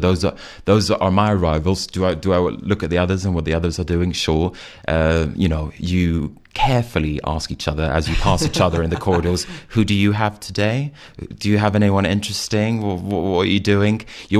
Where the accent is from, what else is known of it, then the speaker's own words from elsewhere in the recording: Sweden; I grew up in Sweden and I never learned how to start my own company.